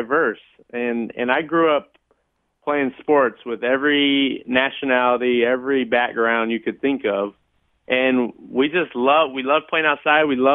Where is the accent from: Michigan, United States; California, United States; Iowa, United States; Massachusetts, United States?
California, United States; Rancho Cucamonga; When I say I'm from Rancho Cucamonga, they say, that can't be real.